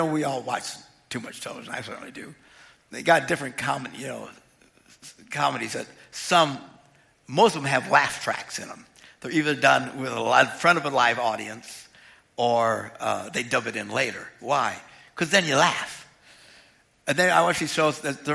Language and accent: English; Wisconsin, United States; You know, we're all from Wisconsin, but most people in Wisconsin come from very conservative religious expressions, you know.